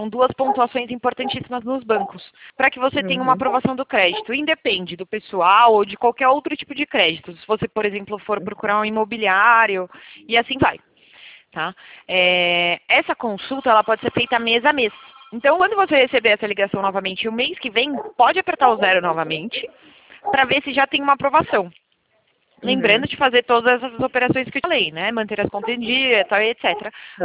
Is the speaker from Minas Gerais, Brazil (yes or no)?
no; São Paulo, Brazil; eu sou de São Paulo.